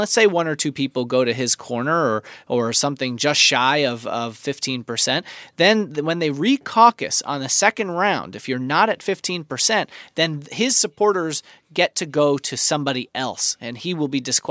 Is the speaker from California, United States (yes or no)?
no; New York, United States; now in Washington, United States; You know, as the New Yorker in the bunch, I'm always told to look at the bright side here among DCers